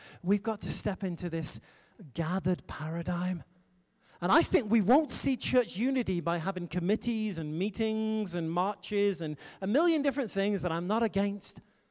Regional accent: United Kingdom; Excuse my English. I'm British, so I can get away with it.

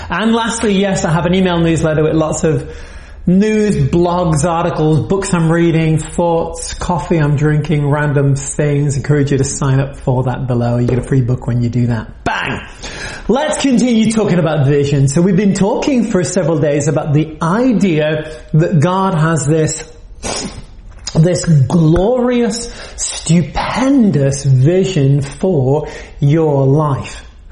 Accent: United Kingdom; now in United States; I'm a Brit. I'm now an American.

